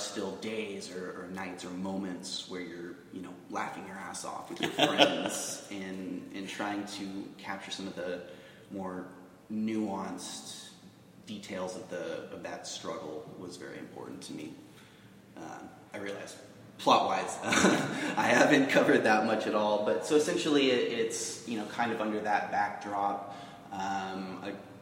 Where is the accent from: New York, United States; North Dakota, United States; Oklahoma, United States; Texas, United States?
Oklahoma, United States; Norman; my own time at the age of about 19 or 20 growing up in Norman, Oklahoma.